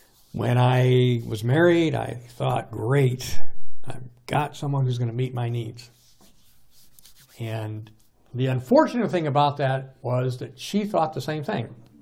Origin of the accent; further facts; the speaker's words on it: Tennessee, United States; I can say that because I'm from Tennessee. So I'm a Greek hillbilly. That's my heritage.